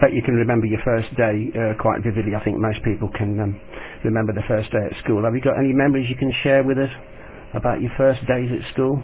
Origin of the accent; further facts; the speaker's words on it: England, United Kingdom; Yeah, now, this is going to sound very silly, but you must remember I am English.